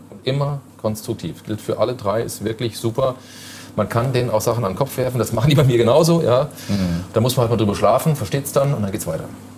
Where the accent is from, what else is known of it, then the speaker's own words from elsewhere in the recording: Fulda, Hesse, Germany; Dafür aber für meine Heimat brenne. Mhm. Also das ist auch nach wie vor so. Ich würde das in keiner anderen Stadt machen. Das habe ich Ihnen auch gesagt. Für Fulda finde ich das großartig.